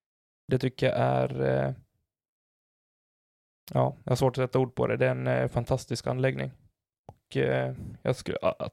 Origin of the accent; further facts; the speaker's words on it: Falun, Dalarna County, Sweden; Och det är hemma i Falun på Åsbo discgolfbana.